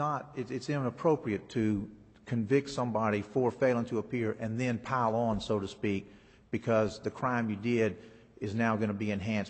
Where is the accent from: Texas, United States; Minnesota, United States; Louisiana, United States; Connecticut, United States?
Louisiana, United States; Shreveport; I'm from Shreveport